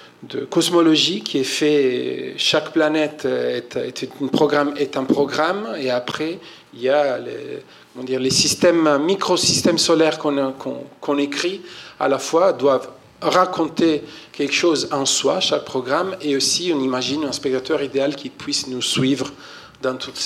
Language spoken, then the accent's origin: French; Italy; Je travaille dans différentes langues, différents pays. Je suis italien d'origine.